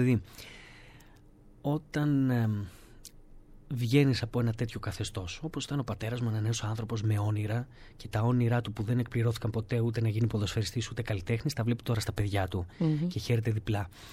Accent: Metz, Grand Est, France; επειδή έχω μεγαλώσει εκεί, είναι η πατρίδα μου το Μέτς στο κέντρο

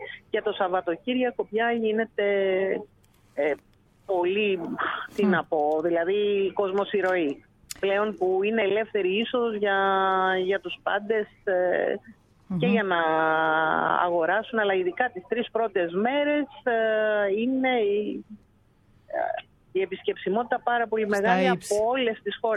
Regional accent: Greece; γιατί ως Έλληνες δεν έχουμε ένα σύνδεσμα, ένα σωματείο.

